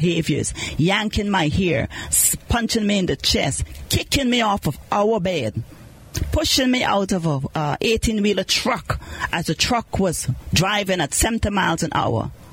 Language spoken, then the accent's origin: English; Guyana; I grew up in Guyana, South America